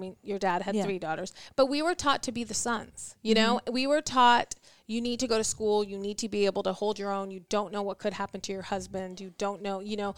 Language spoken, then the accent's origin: English; India; And I made an offer on our house and I lowballed because I'm Indian and we lowball.